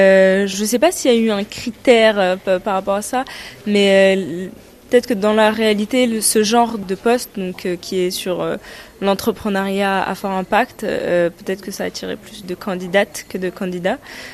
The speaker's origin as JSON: {"language": "French", "country": "Morocco", "tie": "born or raised there", "said": "Enfin, j'ai grandi au Maroc et je dirais vraiment qu'il y a une évolution sur les 10 dernières années."}